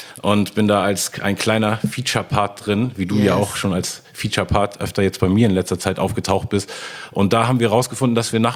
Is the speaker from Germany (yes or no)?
yes; Hamburg, Germany; ich bin ja in Hamburg aufgewachsen, wie gesagt in Eppendorf. Ich war zu der Zeit gefühlt mit einem anderen Schulfreund von mir der einzig dunkelhäutige Mensch im ganzen Viertel.